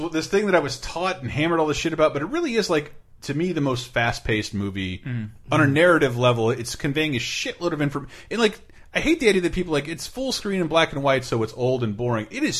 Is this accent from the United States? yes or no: yes; Tallahassee, Florida, United States; Growing up in Tallahassee